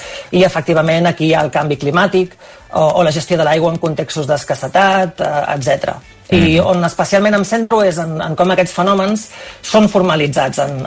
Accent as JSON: {"language": "Catalan", "town": "Manresa", "region": "Catalonia", "country": "Spain", "lives_now": "United Kingdom", "said": "sempre que puc torno cap a Manresa, que és d'on soc."}